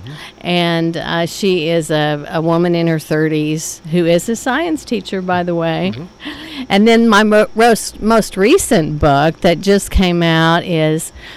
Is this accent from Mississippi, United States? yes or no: no; Enid, Oklahoma, United States; I was born and raised in Enid.